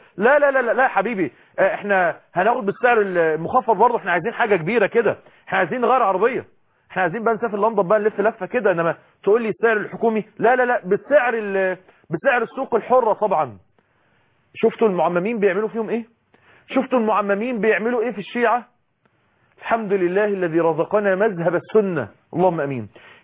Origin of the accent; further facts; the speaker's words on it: Egypt; وزي ما هو معروف عندنا في مصر مثلا الام بتعمل ايه؟